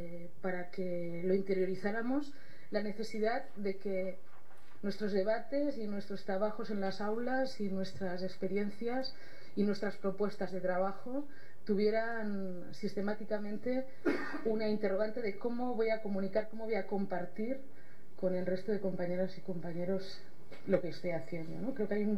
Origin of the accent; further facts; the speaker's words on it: Catalonia, Spain; now in Madrid, Spain; soy catalana también, aunque vivo en Madrid.